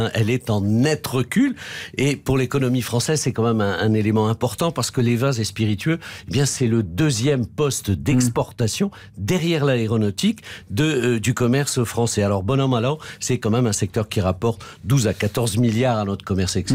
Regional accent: France

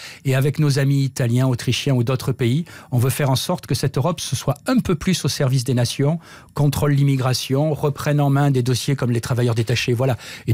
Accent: France; Et en tant que Français, je m'en réjouis.

